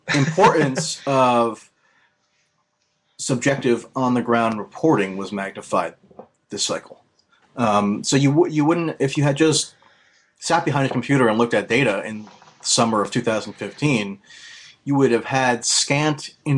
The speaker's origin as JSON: {"language": "English", "town": "West Caldwell", "region": "New Jersey", "country": "United States", "tie": "born or raised there", "said": "I also grew up in Essex County."}